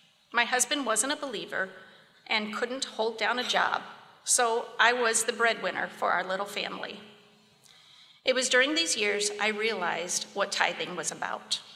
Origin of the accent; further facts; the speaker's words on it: Indiana, United States; I grew up in Indiana in a broken home from about the age of 9.